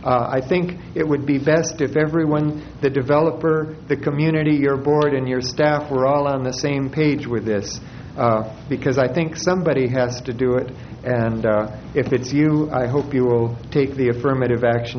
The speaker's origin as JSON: {"language": "English", "town": "Atascadero", "region": "California", "country": "United States", "said": "from Atascadero."}